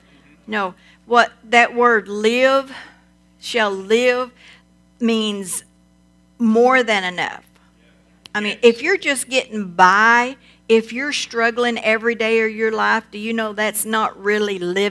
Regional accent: Texas, United States; Now, when I was young, I was raised in Southeast Texas, and the house we lived in had 3 bedrooms, 8 kids.

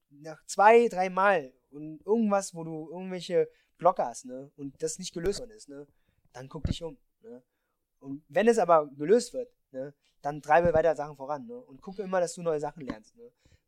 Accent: Germany; Ich möchte in Deutschland mitgestalten. Ich bin ja auch Deutscher und ich möchte das auch gestalten am Ende des Tages.

